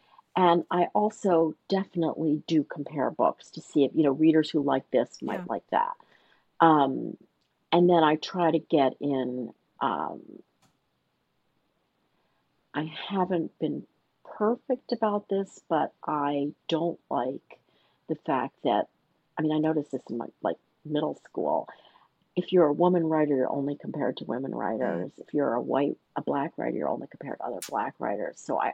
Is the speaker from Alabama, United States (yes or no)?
no; Philadelphia, Pennsylvania, United States; So I told you I'm from Philadelphia.